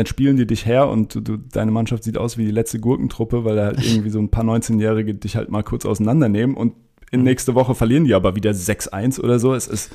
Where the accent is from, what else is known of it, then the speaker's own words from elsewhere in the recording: Mannheim, Baden-Württemberg, Germany; born there; Aber ich als gebürtiger Mannheimer habe jetzt keinen besonderen Drang zu Ebbelwoi.